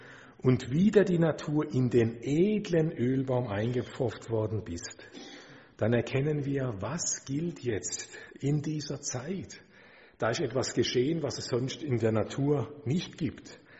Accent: Baden-Württemberg, Germany; ich denke da gerade auch an Baden-Württemberg, mein Heimatland

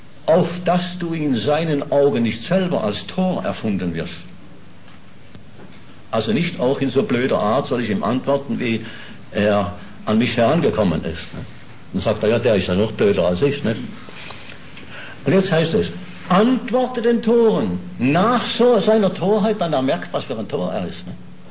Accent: Schaffhausen, Switzerland; Ich bin in Schaffhausen im Waisenhaus aufgewachsen, Itten.

